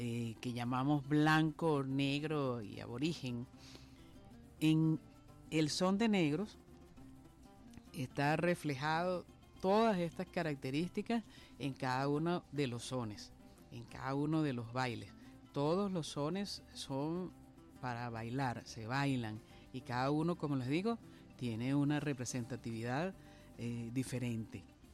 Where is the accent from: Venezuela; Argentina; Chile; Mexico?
Venezuela; cómo somos los venezolanos